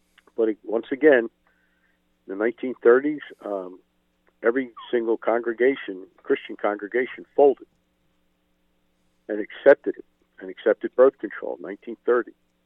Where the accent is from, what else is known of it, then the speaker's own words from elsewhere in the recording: Jenkintown, Pennsylvania, United States; We were raised in Jenkintown, and I was the oldest of 12.